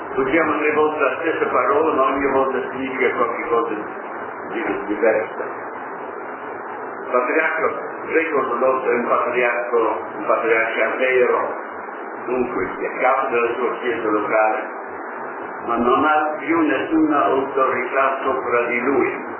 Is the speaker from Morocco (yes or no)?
no; Belgium; born there; Italian is a second language; now in Jerusalem; sono nato in Belgio, missionario d'Africa Padre Bianco, mi trovo qui a Gerusalemme dal 79